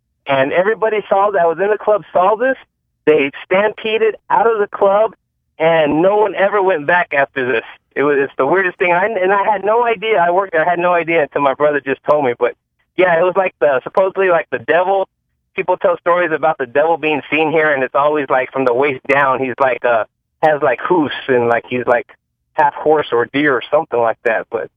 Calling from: San Antonio, Texas, United States; in San Antonio.

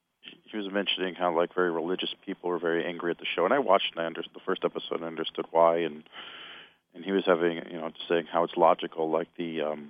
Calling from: New Jersey, United States; Hi, Brian. … from New Jersey.

